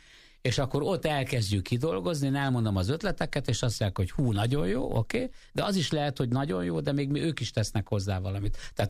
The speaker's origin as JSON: {"language": "Hungarian", "town": "Mezőgyán", "region": "Békés", "country": "Hungary", "tie": "born or raised there", "also_born_or_lived": "Gyula", "said": "Igen, én Gyulán születtem, és Mezőgyámba nőttem föl."}